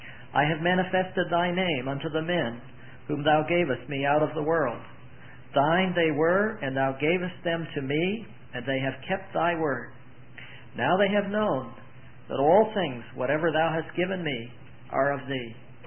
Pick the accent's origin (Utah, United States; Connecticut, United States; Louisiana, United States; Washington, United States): Connecticut, United States; I'd like to bring you greetings from the Lord's people in Central Connecticut. I'm from Connecticut, and my family is with me, all except my son.